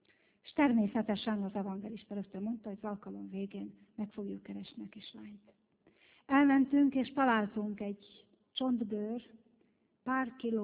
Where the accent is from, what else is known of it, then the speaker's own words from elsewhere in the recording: Bakonybél, Veszprém County, Hungary; born there; Mondom, Uram, Bakonybél. Hát ott születtem.